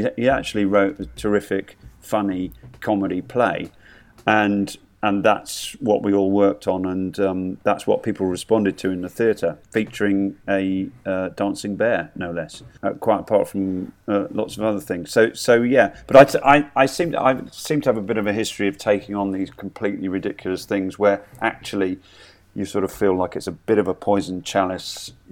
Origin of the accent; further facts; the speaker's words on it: Birmingham, West Midlands, United Kingdom; also born or lived in Lincolnshire; I was born in Lincolnshire and then we moved back. So I sort of grew up my primary school years in the suburbs, actually, of Birmingham. So, but I've still got a lot of, from my mum's side, a lot of family around Birmingham, the city, and just outside it.